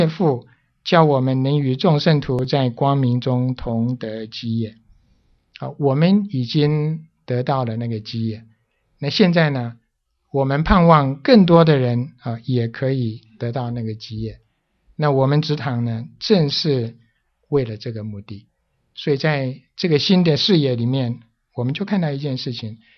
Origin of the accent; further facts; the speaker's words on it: China; now in United States; 我觉得可能比我们从中国搬到美国还要远